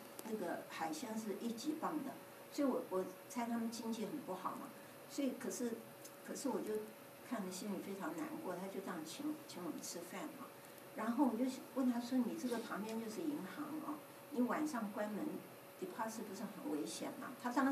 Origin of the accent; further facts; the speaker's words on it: Fuzhou, Fujian, China; 我觉得温州人不但会吃苦，我们福州人是 number one。